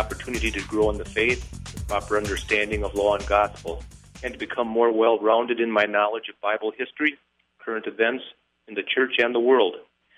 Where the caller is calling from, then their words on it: Prairie du Chien, Wisconsin, United States; I'm calling from Prairie du Chien, Wisconsin.